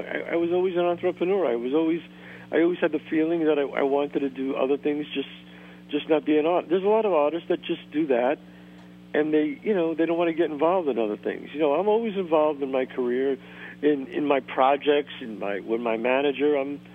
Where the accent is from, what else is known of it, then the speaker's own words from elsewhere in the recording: Bronx, New York, United States; I love my neighborhood. I love growing up in the Bronx, 187th and Belmont.